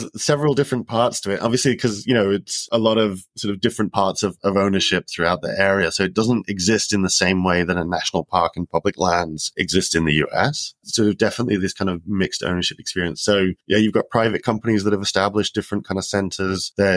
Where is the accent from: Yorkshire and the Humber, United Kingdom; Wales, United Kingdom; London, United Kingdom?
Wales, United Kingdom; I was born and raised in North Wales.